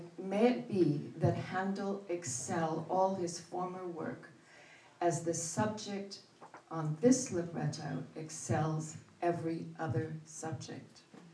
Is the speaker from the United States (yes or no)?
yes; California, United States; I didn't know about that narrative until I was an adult. I grew up in California.